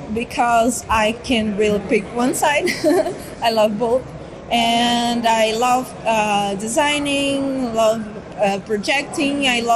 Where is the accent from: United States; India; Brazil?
Brazil; São Paulo; English is a second language; I am from Brazil, São Paulo, and I am one of the organizers of WordCamp São Paulo.